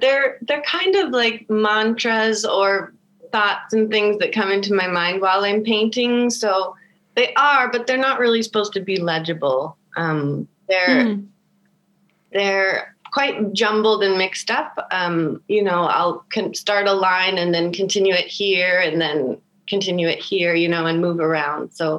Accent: Thailand; now in Germany; So yeah, so I am American by nationality, but I actually grew up in Thailand. So, and I've lived here in Germany for 10 years.

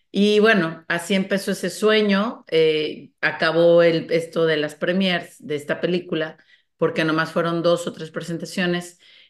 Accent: Guadalajara, Jalisco, Mexico; yo soy mexicana, tengo la bendición de haber crecido en una familia pues muy católica de Guadalajara, precisamente. Incluso tengo familiares sacerdotes, monjas de clausura, y pues crecí muy cerca de la fe católica

